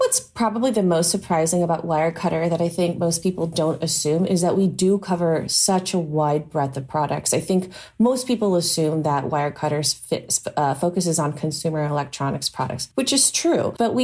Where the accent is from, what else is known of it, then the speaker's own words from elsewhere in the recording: Santa Barbara, California, United States; I'm from Santa Barbara, California.